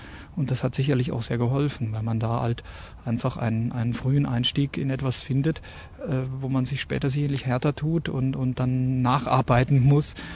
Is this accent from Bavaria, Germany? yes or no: yes; Munich, Bavaria, Germany; ich bin in München aufgewachsen